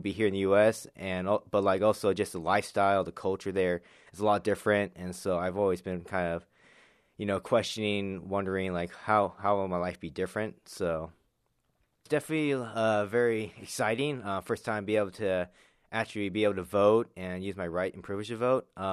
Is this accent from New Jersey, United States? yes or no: no; Glendale, Arizona, United States; also born or lived in Seoul, South Korea; I'm a sophomore at Concordia University, Irvine, and I'm from Glendale, Arizona. I was born in Seoul, South Korea on January 20th, 1993.